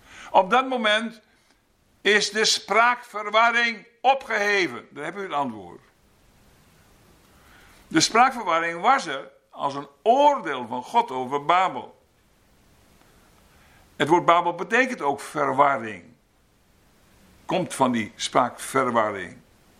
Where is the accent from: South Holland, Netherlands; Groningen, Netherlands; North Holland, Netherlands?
Groningen, Netherlands; Schildwolde; also born or lived in Elburg; ik ben in Elburg geboren, dat is 1 jaar. Daarna heb ik in Schildwolde jeugd doorgebracht.